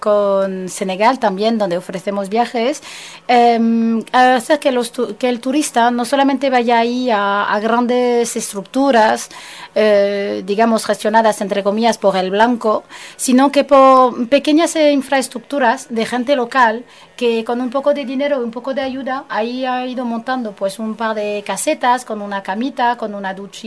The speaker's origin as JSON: {"language": "Spanish", "country": "Somalia", "said": "Mozambique ya se ha tranquilizado, porque ya todo el jaleo este se encuentra más bien en Somalia, por mi tierra."}